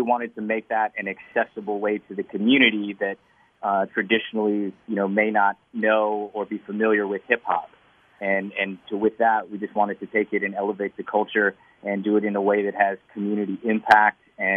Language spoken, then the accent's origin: English; San Francisco, California, United States; now in Sarasota, United States; I'm from San Francisco.